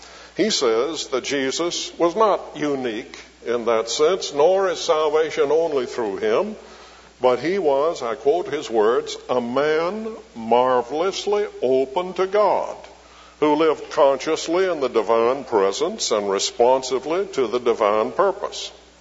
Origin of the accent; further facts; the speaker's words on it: Birmingham, Alabama, United States; born there; But I was born in Birmingham. And we emphasize that ham over in Alabama.